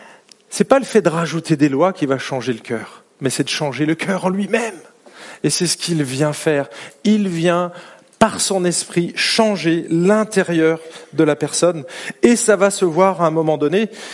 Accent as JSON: {"language": "French", "country": "France", "lives_now": "Switzerland", "said": "vous savez que nous, les Français, enfin, quand je dis nous, ici on est en Suisse, mais je parle en tant que Français"}